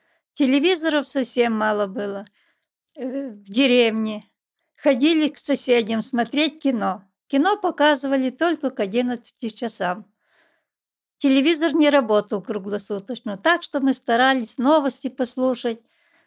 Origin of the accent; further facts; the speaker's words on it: Sgurița, Soroca District, Moldova; Я родилась в Молдавии, село Сгурица. Окончила 10 классов с Гурицы. Поступила в кооперативное училище город Сороки. Окончила кооперативное училище. Работала всю жизнь продавцом в сельской местности, в своем селе.